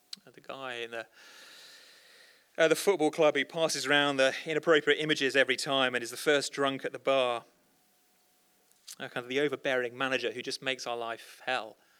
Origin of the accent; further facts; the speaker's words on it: Lincoln, East Midlands, United Kingdom; I grew up in Lincoln, or my teens in Lincoln.